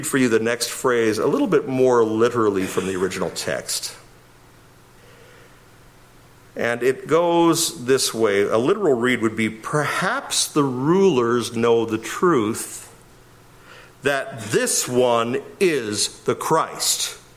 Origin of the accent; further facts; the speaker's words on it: Winnipeg, Manitoba, Canada; I'm from Winnipeg. What does that tell you? Tells me I usually lean over towards the east because I'm used to the wind blowing me from the west.